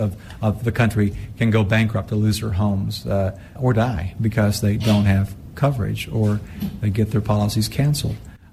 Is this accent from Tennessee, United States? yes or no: yes; Mountain City, Tennessee, United States; also born or lived in Banner Elk, North Carolina; I was born in Banner Elk, North Carolina on July 16, 1951, not because my parents lived there, but because they didn't have access to affordable quality care in the tiny town where they did live, on the other side of the Blue Ridge Mountains, Mountain City, Tennessee.